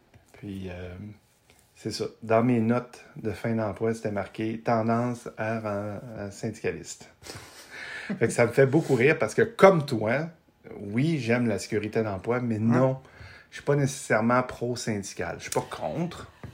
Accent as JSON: {"language": "French", "region": "Quebec", "country": "Canada", "said": "parce que je viens de la région de Québec..."}